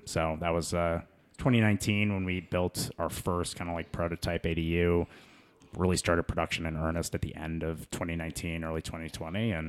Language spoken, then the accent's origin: English; Colorado, United States; I love mountain biking. I grew up here in Colorado. This is home.